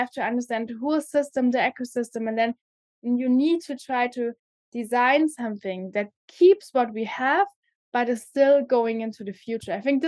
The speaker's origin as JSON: {"language": "English", "region": "Brandenburg", "country": "Germany", "said": "I'm from Southern Brandenburg. So from Berlin, just going to the south. And yeah, I mean, my parents are still living there."}